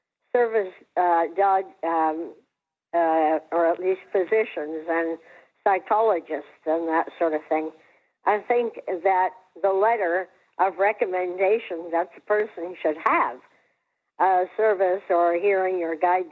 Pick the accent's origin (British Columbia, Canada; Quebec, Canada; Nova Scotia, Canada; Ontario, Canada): Ontario, Canada; Peterborough; from Peterborough, Ontario